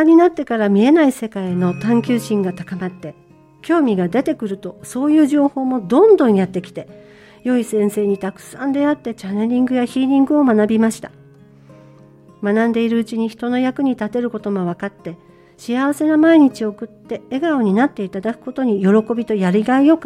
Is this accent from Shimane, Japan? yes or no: yes; Shimane, Japan; はい、古代出雲王国があったと言われる地域で生まれ育ちました。豊かな自然に囲まれてのびのびと過ごせる環境にはあったんですけど